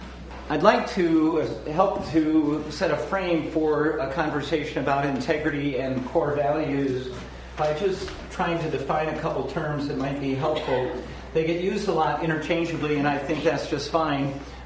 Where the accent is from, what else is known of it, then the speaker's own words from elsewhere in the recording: Seattle, Washington, United States; I'm from Seattle, Washington.